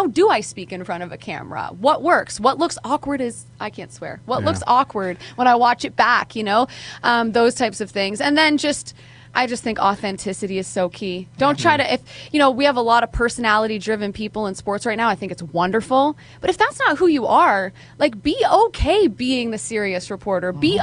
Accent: Canada; I'm Canadian, that's okay, the drinking age is 19.

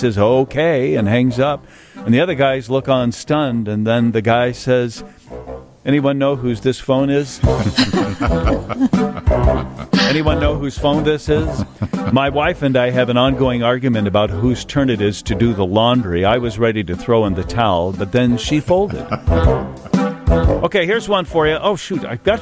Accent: Nevada, United States; My home state of Nevada is ranked number 50 in education.

